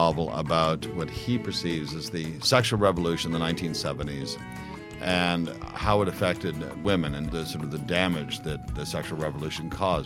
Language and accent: English; Canada; I'm Canadian, so it's a subject that's best left undone.